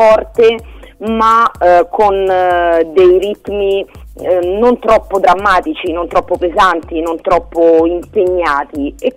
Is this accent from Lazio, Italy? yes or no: yes; Rome, Lazio, Italy; accent: Roman; io il romano, essendo romana